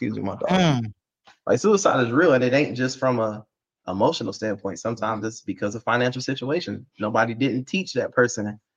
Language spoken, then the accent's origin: English; Savannah, Georgia, United States; I'm from Savannah. I'm not from Atlanta. Like, so we moved away from home long ago.